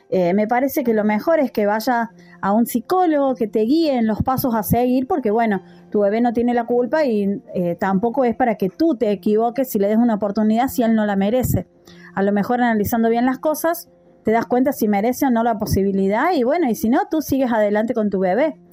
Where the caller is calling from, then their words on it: Argentina; desde Argentina